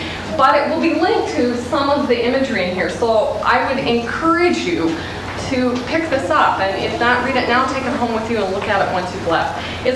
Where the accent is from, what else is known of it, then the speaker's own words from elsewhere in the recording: Bozeman, Montana, United States; And I was born and raised in Bozeman, Montana.